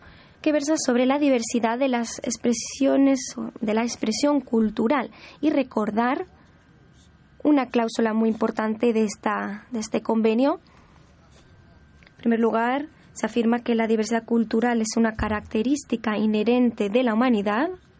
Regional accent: China; Spanish is a second language; yo, como chino, pues estoy aquí en la junta

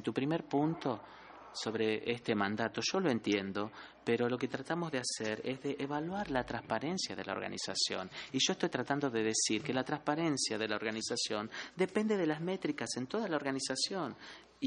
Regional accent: Colombia; soy de Colombia

